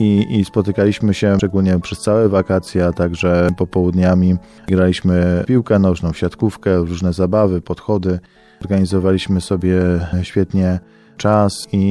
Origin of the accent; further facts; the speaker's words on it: Witaszyce, Greater Poland Voivodeship, Poland; tam wzrastałem i w Witaszycach dorastałem. Szkoła miałem bardzo blisko, kościół miałem bardzo blisko, bo mieszkam na ulicy Szkolnej.